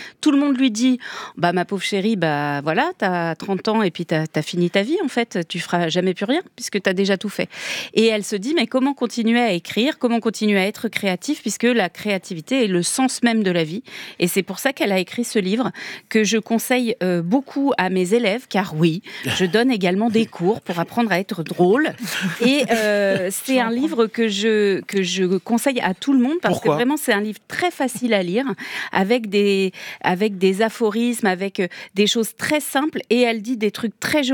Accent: France; je suis française.

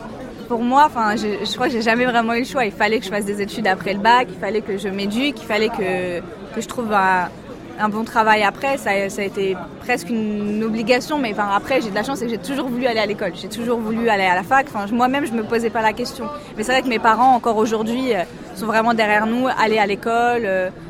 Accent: Île-de-France, France; je dis que je suis française, je dis que je viens de banlieue parisienne et que je suis kurde aussi.

